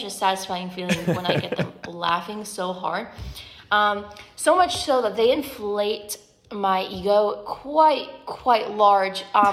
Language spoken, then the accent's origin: English; Iowa, United States; now in Gainesville, United States; Okay, number one, I'm from Iowa. I literally love that state with my whole entire heart